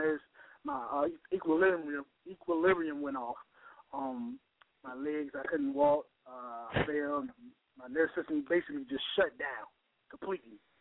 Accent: Hampton, Virginia, United States; I'm from Hampton, Virginia. I'm a drummer.

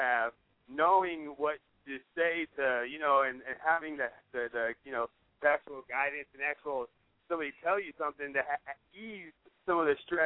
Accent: Austin, Texas, United States; But you know, I'm from Austin myself. You know, I'm from Austin.

